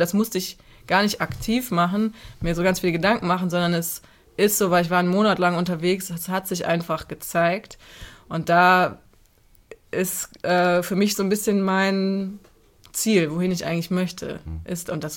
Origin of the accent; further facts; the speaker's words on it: Cologne, North Rhine-Westphalia, Germany; und Köln ist meine Heimatstadt und ich werde sie immer lieben